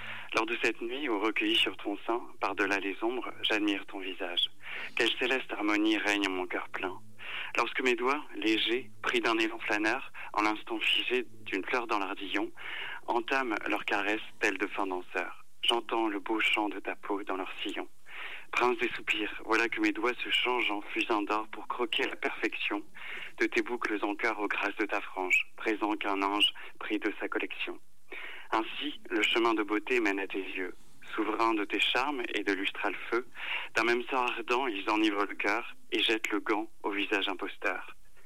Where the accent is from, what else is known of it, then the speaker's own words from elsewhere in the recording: Roumazières, Nouvelle-Aquitaine, France; now in Paris, France; Mais je suis originaire de Charente, de Roumazières, précisément.